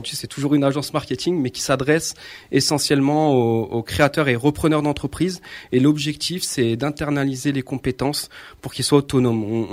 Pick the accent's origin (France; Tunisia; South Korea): France; Saint-Martin-d'Hères, Auvergne-Rhône-Alpes; J'ai grandi à Saint-Martin-d'Hères. J'étais au collège Fernand Léger, pour ceux qui connaissent.